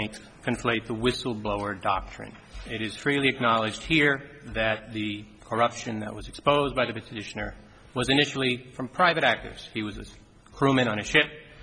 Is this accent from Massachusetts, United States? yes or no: no; New Jersey, United States; I'm from New Jersey, Your Honor. I speak too fast.